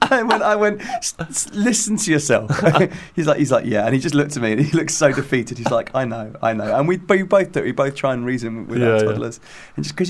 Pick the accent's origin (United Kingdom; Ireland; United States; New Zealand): United Kingdom; England; I think I'm English.